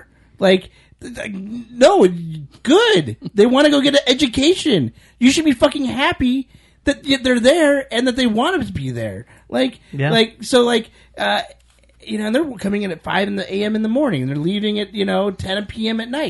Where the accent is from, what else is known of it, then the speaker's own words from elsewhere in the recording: United States; Well, as an American, I pride myself on always working the hardest that I can work.